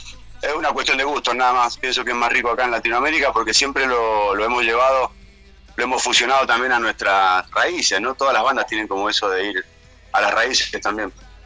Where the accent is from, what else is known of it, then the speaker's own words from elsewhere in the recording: Mendoza, Argentina; Sí, de Mendoza.